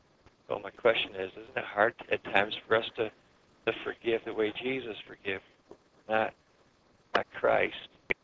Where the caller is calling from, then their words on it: Lapeer, Michigan, United States; I'm from Lapeer, Michigan.